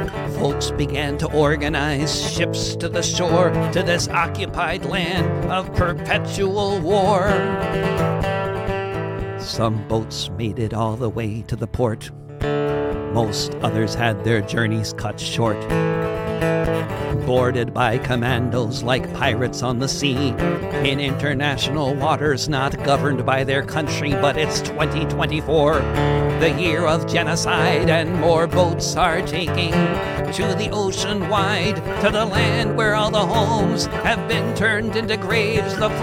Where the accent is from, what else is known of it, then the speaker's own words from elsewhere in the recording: United States; like the one I grew up in here in the United States